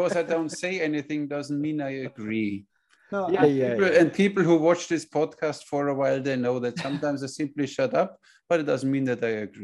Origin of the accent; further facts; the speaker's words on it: Bavaria, Germany; English is a second language; if we would have done it in Germany, I'm from Bavaria and he's from Austria, we would have started talking in our regional language